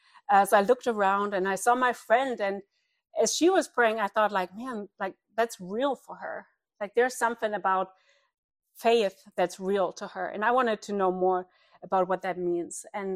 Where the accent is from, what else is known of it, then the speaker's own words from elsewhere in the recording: eastern Germany, Germany; English is a second language; I grew up in East Germany, and if you kind of familiar a little bit with the history of Germany, it used to be two separate countries, then reunification in 89, 1989.